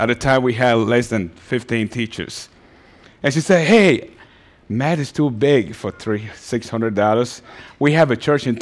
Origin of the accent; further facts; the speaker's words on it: Liberia; now in United States; I'm from Liberia.